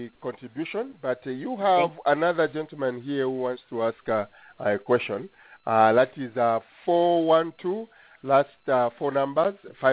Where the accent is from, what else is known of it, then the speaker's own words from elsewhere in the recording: Kasempa, North-Western Province, Zambia; So I'm a Kasempa guy. I come from Kasempa.